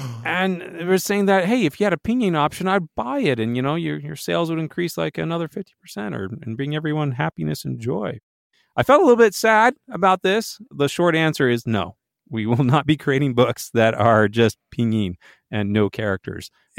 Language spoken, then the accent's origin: English; United States; because I'm from America and our neighbor to the south is Mexico. And so you're always growing up with Spanish around you.